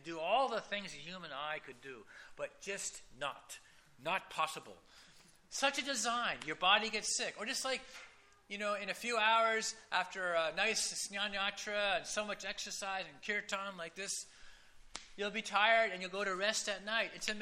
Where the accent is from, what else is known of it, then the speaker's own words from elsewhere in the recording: the West, United States; because I grew up in the Western field in the U.S.